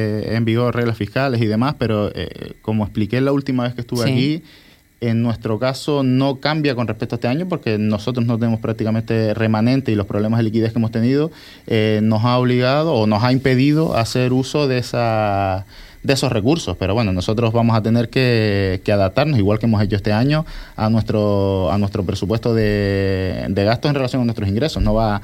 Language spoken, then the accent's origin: Spanish; El Cotillo, Canary Islands, Spain; Yo que soy del Cotillo